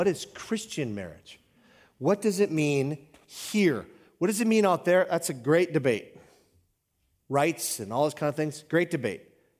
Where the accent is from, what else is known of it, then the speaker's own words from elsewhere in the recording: Hibbing, Minnesota, United States; If I say I'm a Hibbingite, that means I'm from Hibbing.